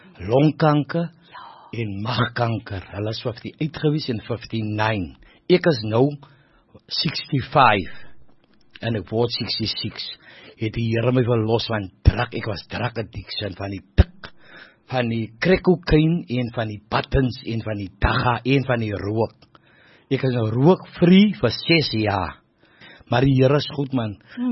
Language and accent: Afrikaans; Elsies River, Western Cape, South Africa; ek is van Kanoot, Jelsie River